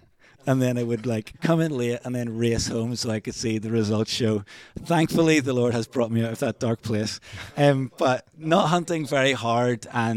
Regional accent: Ireland; now in Glasgow, United Kingdom; So I'm Irish. I've lived in Scotland since 2008.

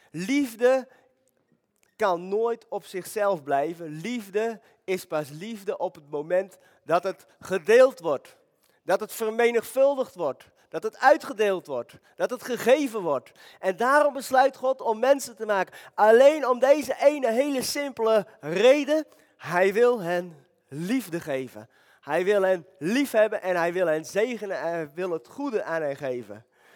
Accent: Netherlands; Nou, ik ben een Nederlander.

